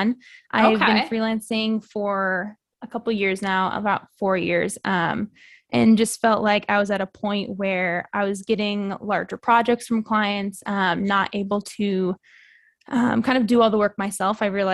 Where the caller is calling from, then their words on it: Nashville, Tennessee, United States; I am tuning in from Nashville, Tennessee.